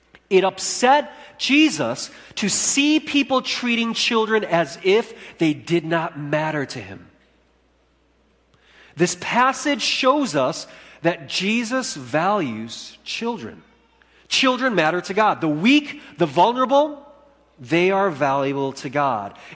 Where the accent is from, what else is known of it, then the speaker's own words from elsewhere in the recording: United States; Unfortunately, it is connected to the U.S., my home country